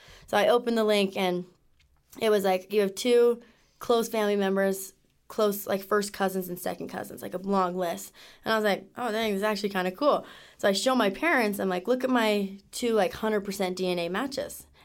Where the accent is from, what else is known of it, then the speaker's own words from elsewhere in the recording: Lehigh, United States; Well, I grew up in Lehigh. My parents are from Lehigh, too, born and raised.